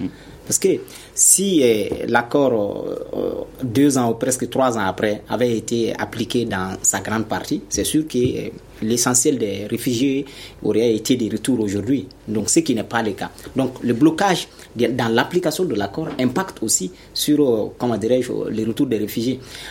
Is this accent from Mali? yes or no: yes; Kalaban Coro, Koulikoro, Mali; Moi, je suis de Kalabankoro, donc je vis cette situation-là.